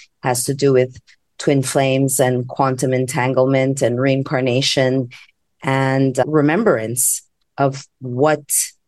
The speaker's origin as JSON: {"language": "English", "town": "Montreal", "region": "Quebec", "country": "Canada", "first_language": "fr", "second_language": "English", "said": "French is my first language, I'm like, was a chubby nerd from Montreal, Canada."}